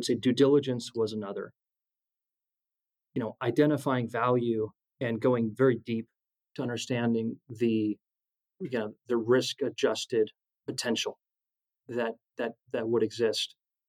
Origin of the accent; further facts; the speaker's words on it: California, United States; Obviously, growing up in California, Southern California is quite helpful in terms of weather and in terms of the competitive landscape out here.